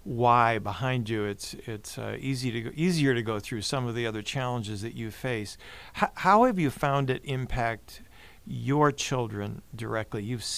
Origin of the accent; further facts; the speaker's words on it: California, United States; being obviously grounded as a Californian in Buffalo, New York